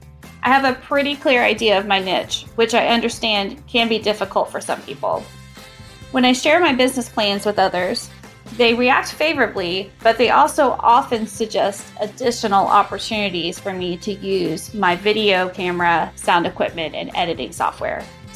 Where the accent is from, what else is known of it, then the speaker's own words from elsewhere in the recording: Indiana, United States; I'm from Indiana.